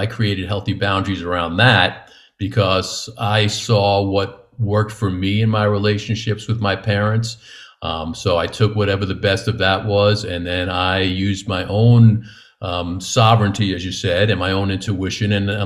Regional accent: New York, United States; So they guess pretty quickly that I'm from New York from my sharp wit, I'm sure is what it is.

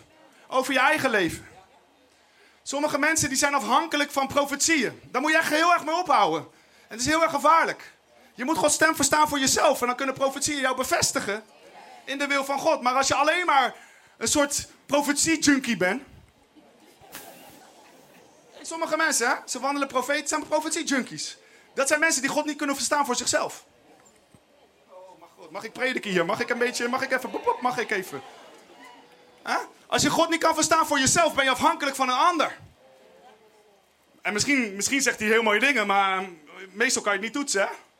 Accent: The Hague, South Holland, Netherlands; in een plaats waar ik als Hagenees vroeger nog nooit van had gehoord.

